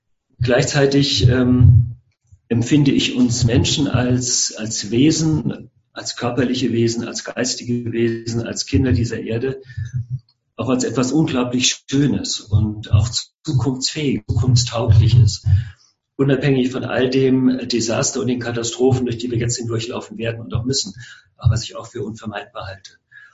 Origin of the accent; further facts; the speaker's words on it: North Rhine-Westphalia, Germany; Ich komme aus Nordrhein-Westfalen.